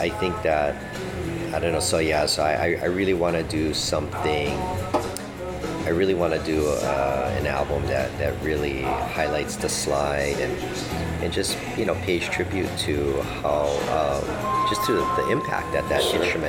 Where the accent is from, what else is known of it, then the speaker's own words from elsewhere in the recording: Hawaii, United States; I was born and raised here in Hawaii all this time